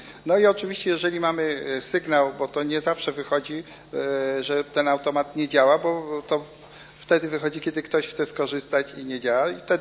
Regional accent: Poznań, Greater Poland Voivodeship, Poland; jesteśmy z Poznania

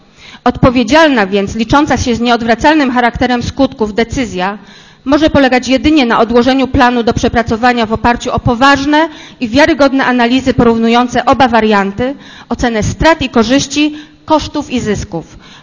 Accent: Poznań, Greater Poland Voivodeship, Poland; My, poznaniacy, nie jesteśmy przeciwni budownictwu deweloperskiemu

